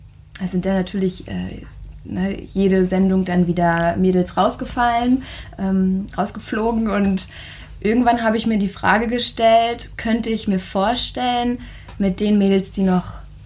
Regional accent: Rostock, Mecklenburg-Vorpommern, Germany; born there; also born or lived in Hamburg; Ich bin dann nach Hamburg gezogen. Ich bin gebürtige Rostockerin.

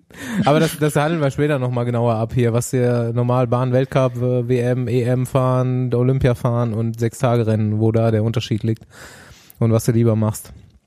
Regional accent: East Germany, Germany; born there; 1985 als stolzer Ossi geboren.

